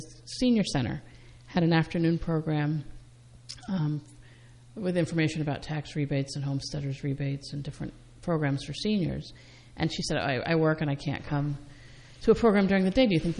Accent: Ireland; I'm Irish.

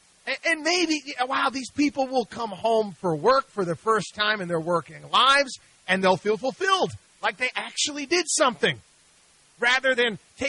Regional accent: Albany, New York, United States; I grew up in Albany, New York. It's a government worker's paradise.

